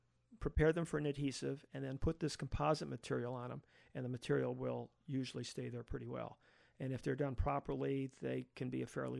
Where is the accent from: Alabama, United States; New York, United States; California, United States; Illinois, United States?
Illinois, United States; Chicago; And coming as a city boy, I grew up in Chicago.